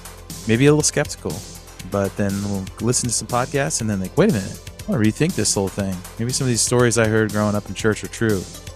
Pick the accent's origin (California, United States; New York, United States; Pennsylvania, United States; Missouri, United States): California, United States; Sacramento; now in Nashville, United States; We're California boys, too. I grew up in Sacramento.